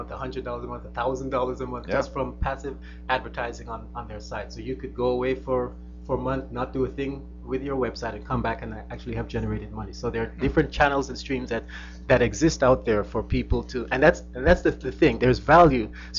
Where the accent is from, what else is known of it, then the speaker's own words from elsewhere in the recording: Jamaica; I'm originally from Jamaica, so I don't do the aircon thing